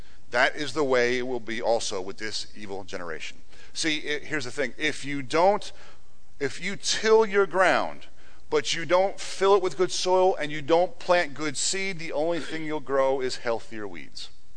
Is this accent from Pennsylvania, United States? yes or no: yes; Germansville, Pennsylvania, United States; also born or lived in Jim Thorpe; In the summer of 89, my parents and my family, we moved from Germansville to Jim Thorpe. Now, I grew up in a farmland, you know, rich soil.